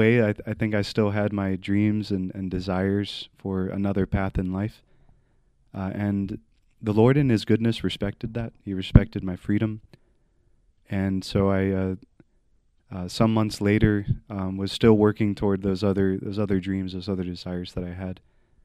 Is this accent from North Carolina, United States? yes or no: yes; Raleigh, North Carolina, United States; I'm from the Diocese of Raleigh, North Carolina. I was born and raised in Raleigh to a family with four siblings and two very loving parents.